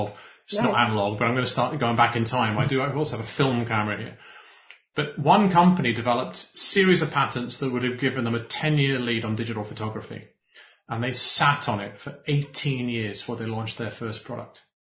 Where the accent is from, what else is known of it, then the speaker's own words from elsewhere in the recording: Scotland, United Kingdom; Or not Anglo, I'm a Scot, but anyway.